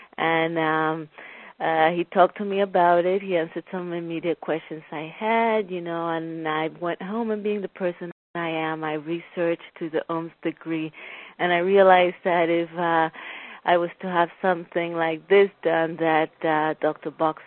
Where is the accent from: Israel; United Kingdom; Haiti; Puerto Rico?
Puerto Rico; now in Los Angeles, United States; I am 42 years old. I'm originally from Puerto Rico, although I've been living here in Los Angeles for the past almost 18 years.